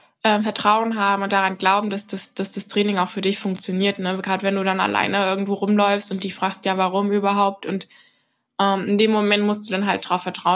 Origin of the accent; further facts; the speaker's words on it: Kladow, Berlin, Germany; Und sonst bei uns daheim in Klado gibt es halt auch super viele Laufmöglichkeiten an der Havel.